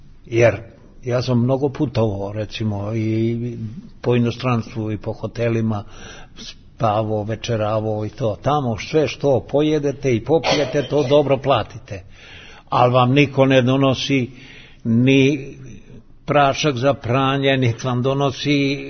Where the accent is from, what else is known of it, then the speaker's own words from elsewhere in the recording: Čačak, Šumadija and Western Serbia, Serbia; now in Kragujevac, Serbia; Ja sam Čačanin i ovde sam proveo preko 57 godina u Kragujevcu. Tu sam se školovao, tu sam radio, penziju zaradio i jako mi je bilo sve dobro.